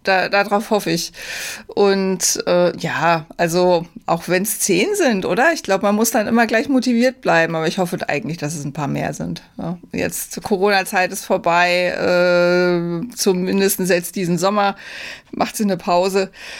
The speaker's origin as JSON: {"language": "German", "region": "Rhineland-Palatinate", "country": "Germany", "said": "fahre ich in meine alte Heimat, in die Südpfalz. Ich komme ja da aus der Gegend"}